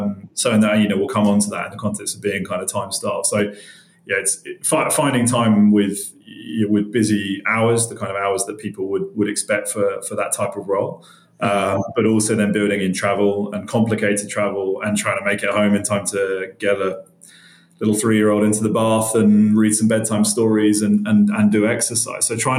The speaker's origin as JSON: {"language": "English", "town": "Reading", "region": "South East England", "country": "United Kingdom", "tie": "born or raised there", "said": "I'm in my late 30s, so I grew up just outside London, so basically in a small town called Reading, which will mean a lot to British people and not a lot to others. It's not a town that's well known for being that exciting"}